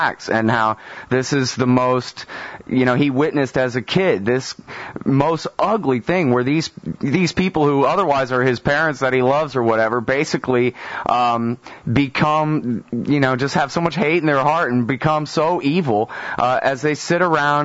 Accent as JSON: {"language": "English", "region": "Texas", "country": "United States", "said": "I mean, you know, it's funny enough. I'm from Texas"}